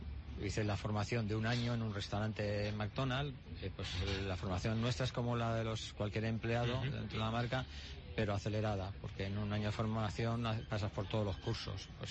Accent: Bilbao, Basque Country, Spain; Yo yo vengo de Bilbao.

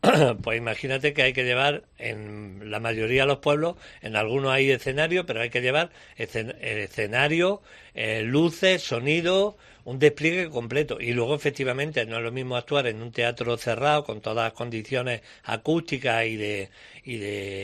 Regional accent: Jaén, Andalusia, Spain; el conocer a la gente y conocer mi tierra, que ha sido la excusa para conocer sitios preciosos que desconocía que estaban aquí en Jaén.

